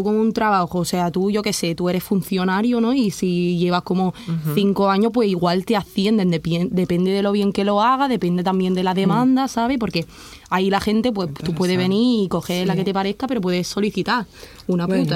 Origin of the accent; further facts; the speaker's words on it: Andalusia, Spain; soy andaluza de pura cepa y muy, uh-huh, contenta de estar aquí